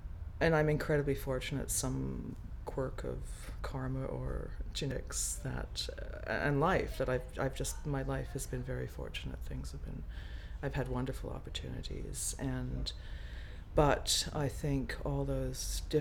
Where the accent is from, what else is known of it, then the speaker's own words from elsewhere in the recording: London, United Kingdom; I grew up in Southeast London, and we had no money.